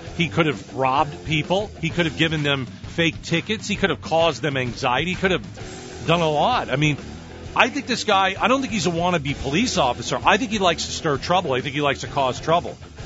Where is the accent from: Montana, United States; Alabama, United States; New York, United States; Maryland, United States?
New York, United States; I remember there was a former baseball player when I was growing up in New York named Hubie Brooks.